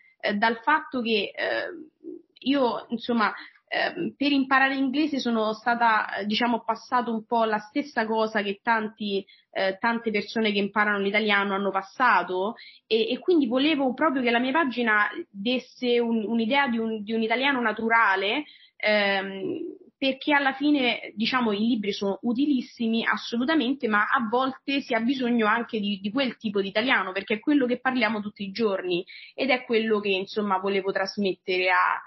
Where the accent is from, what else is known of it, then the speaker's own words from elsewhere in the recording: Latina, Lazio, Italy; che forse capirete dal mio accento, ma sono della regione, vengo dal Lazio, e la mia città natale si chiama Latina. Nata e cresciuta lì, è una piccola città a circa 30 minuti da Roma, che è sul mare.